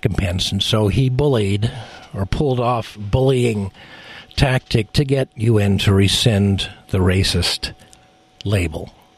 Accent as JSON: {"language": "English", "town": "San Francisco", "region": "California", "country": "United States", "tie": "born there", "said": "be born here in the United States, in California, in San Francisco, indeed."}